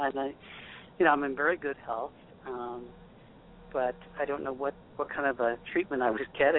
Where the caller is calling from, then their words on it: Massachusetts, United States; Calling from Cape Cod, Massachusetts.